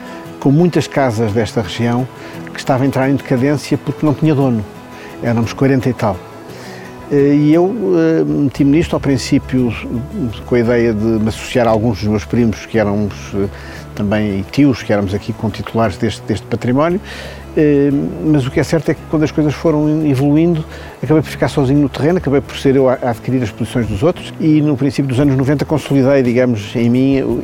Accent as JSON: {"language": "Portuguese", "region": "Lisbon", "country": "Portugal", "tie": "born there", "said": "a minha bisavó era daqui, o meu avô depois já nasceu noutro sítio de Trás-os-Montes também, depois o meu pai nasceu no Porto, eu nasci em Lisboa"}